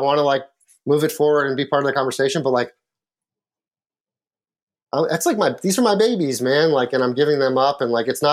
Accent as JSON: {"language": "English", "region": "Midwest", "country": "United States", "tie": "born or raised there", "said": "I was born in the Midwest and grew up there."}